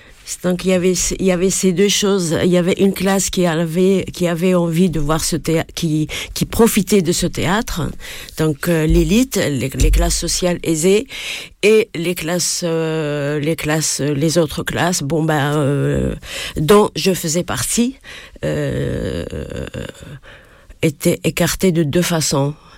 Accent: Morocco; now in France; Je suis originaire du Maroc, j'ai une double culture. Je suis venue donc au Maroc après mes études là-bas pour après le bac

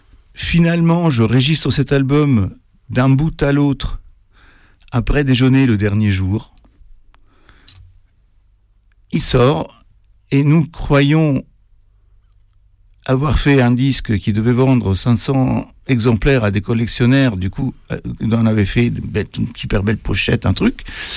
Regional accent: Italy; now in Paris, France; j'ai quitté l'Italie, j'ai fait des tas de choses diverses et variées. En arrivant à Paris, j'ai pas mal galéré, d'ailleurs, que cela soit dit en passant, c'était une époque où il fallait des papiers, même pour un Italien

